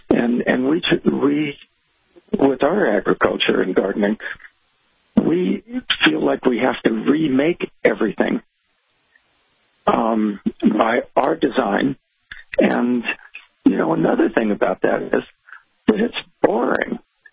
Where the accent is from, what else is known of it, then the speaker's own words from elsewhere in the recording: Los Angeles, California, United States; And I didn't have any idea about the natural world when I grew up in Los Angeles.